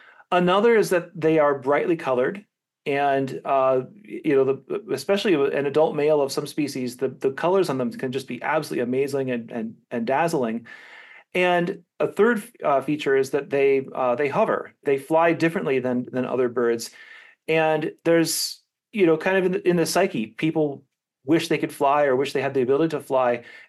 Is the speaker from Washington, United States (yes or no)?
yes; Seattle, Washington, United States; And I grew up in Seattle, and I remember sitting on the front porch of my parents' house